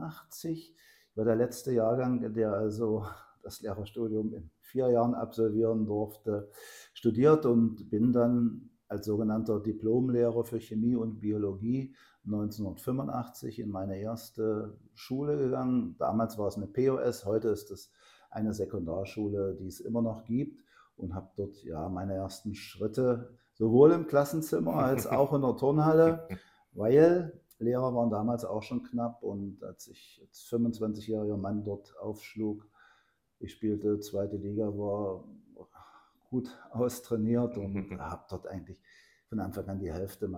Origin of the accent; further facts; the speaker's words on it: Köthen, Saxony-Anhalt, Germany; Ich bin Urkötner, bin in Köthen geboren, habe also alle Schulen, die man so als Kind und Jugendlicher durchläuft, hier durchlaufen, war auch hier an diesem Gymnasium, an der damaligen erweiterten Oberschule Johann Wolfgang Goethe von 1974 bis 78